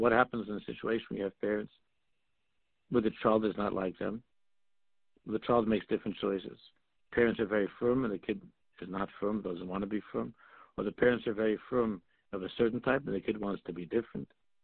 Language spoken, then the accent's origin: English; Israel; I'm from Eretz Yisrael, and this person's from Canada.